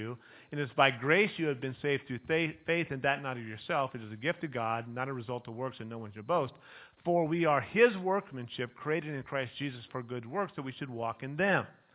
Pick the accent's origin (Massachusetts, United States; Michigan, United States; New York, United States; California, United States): California, United States; Ukiah; I grew up in Ukiah, came to Christ as a teenager